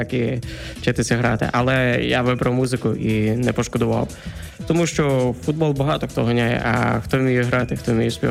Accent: Lanivtsi, Ternopil Oblast, Ukraine; Я взагалі з Тернопіля, місто Ланівці.

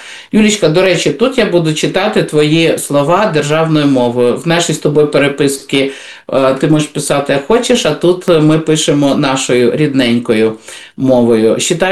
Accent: Kyiv, Ukraine; Окей, я з Києва, у мене все добре.

